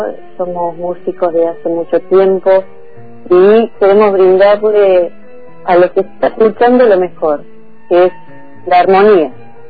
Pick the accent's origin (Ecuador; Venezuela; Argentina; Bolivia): Argentina; Villa Regina, Río Negro; Soy de Regina, nací en Regina.